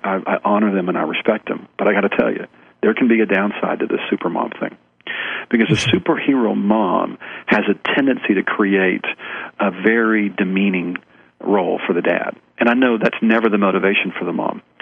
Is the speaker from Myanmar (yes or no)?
no; Texas, United States; I was raised here in Texas with a very acute style